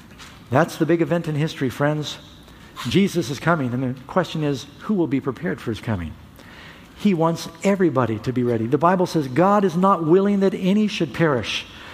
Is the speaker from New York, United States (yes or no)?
yes; New York City, New York, United States; I grew up in New York City, and it was like driving in New York City for forever, and you're still there.